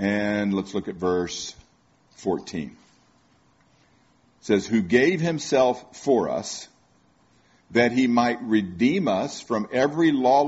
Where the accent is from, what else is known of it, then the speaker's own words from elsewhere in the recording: Tampa, Florida, United States; I grew up in Tampa. University of Tampa.